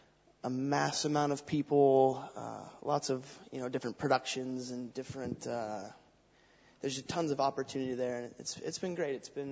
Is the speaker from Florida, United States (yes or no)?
no; Colorado, United States; now in California, United States; I was born and raised in Colorado. We've only lived in California in that area for about 5 years now, so.